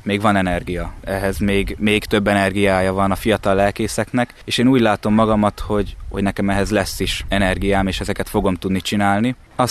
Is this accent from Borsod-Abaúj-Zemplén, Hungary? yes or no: yes; Onga, Borsod-Abaúj-Zemplén, Hungary; pedig városban nőttem fel, mert ahogy Onga is egy város, kisváros, Miskolcon tanultam, mindig is városi gyerek voltam